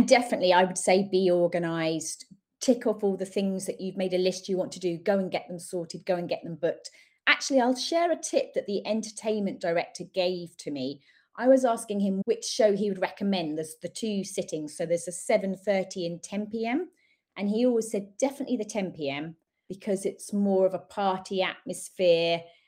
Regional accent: Watford, East of England, United Kingdom; I've just discovered we're both from the Watford area.

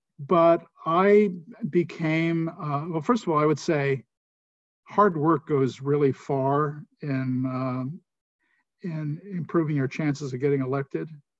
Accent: Fair Lawn, New Jersey, United States; I returned to New Jersey. I moved back to my hometown of Fairlawn.

